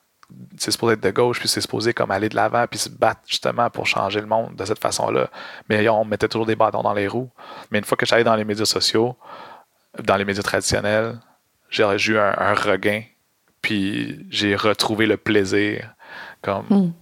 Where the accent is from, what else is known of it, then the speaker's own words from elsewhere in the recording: Montreal, Quebec, Canada; Comme tu l'as mentionné, j'ai grandi à Montréal, fait que j'étais loin de ma culture, de mes traditions